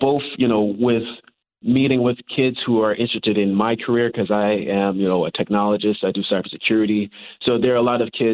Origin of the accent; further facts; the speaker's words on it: Queens, New York, United States; So my background is I grew up in Queens, New York